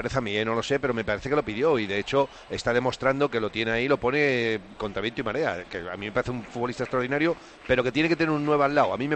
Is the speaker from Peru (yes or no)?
no; Madrid, Community of Madrid, Spain; moved away; yo soy de Madrid y llevo aquí muchos años.